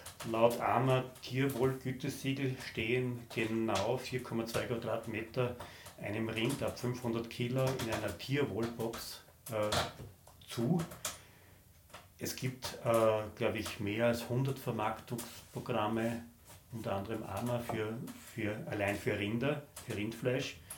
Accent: Burgenland, Austria; zumindest im Südburgenland, wo ich aufgewachsen bin

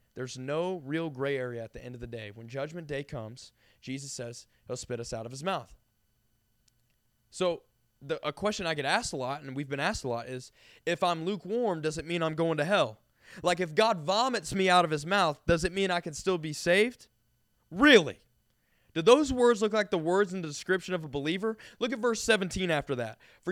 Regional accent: the South, United States; And where I grew up in the South, about 98% of people were lukewarm.

